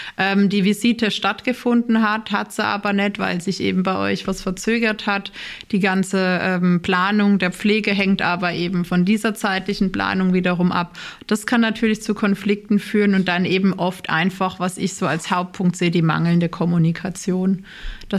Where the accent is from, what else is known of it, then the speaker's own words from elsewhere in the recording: Rhineland-Palatinate, Germany; Ich komme aus der Pfalz und habe da nahe der französischen Grenze gelebt